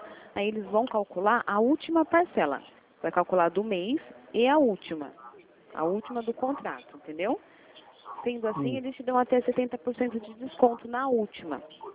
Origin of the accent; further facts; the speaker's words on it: Rio Claro, São Paulo, Brazil; De Rio Claro.